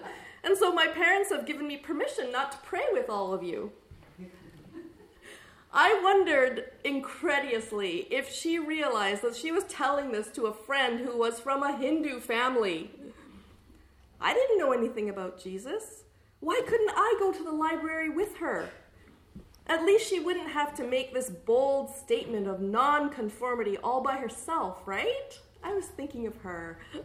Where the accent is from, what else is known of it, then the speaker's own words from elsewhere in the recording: Toronto, Ontario, Canada; also born or lived in Guelph; So I'm not from Machosen. I was born in Guelph, Ontario, and I grew up in Toronto in the early 80s. Scarborough, to be exact. Scarberia, we call it.